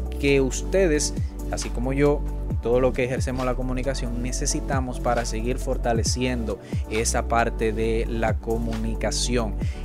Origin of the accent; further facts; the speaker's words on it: Santiago, Santiago Metropolitan Region, Chile; sí, soy de Santiago.